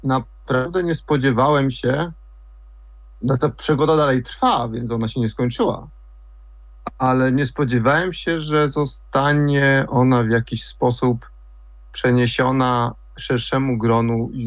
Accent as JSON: {"language": "Polish", "region": "Silesian Voivodeship", "country": "Poland", "tie": "born or raised there", "said": "urodziłem się w małej miejscowości w Beskidzie Żywieckim i do lasu, to znaczy praktycznie mieszkałem w lesie"}